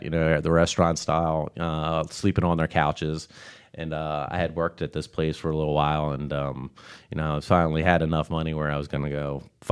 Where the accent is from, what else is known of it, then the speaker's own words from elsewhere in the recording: Newark, Delaware, United States; Actually. I'm from Newark, Delaware.